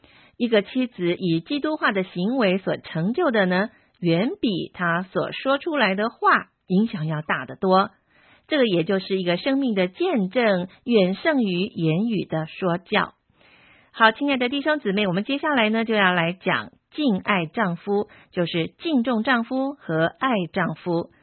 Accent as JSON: {"language": "Chinese", "country": "China", "said": "我们中国人是比较重视良母这个价值"}